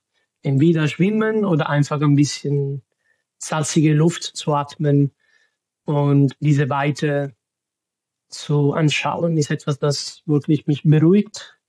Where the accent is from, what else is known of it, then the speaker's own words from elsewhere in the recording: Palermo, Sicily, Italy; German is a second language; ich bin eigentlich doch in Palermo aufgewachsen, jetzt 14 Jahren. Und dann, ich hatte den Glück, ein bisschen in Argentinien vor ein Jahr zu studieren und zu leben.